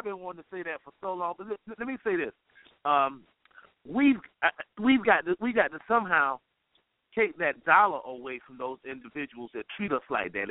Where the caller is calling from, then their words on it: Atlanta, Georgia, United States; I'm calling from Atlanta.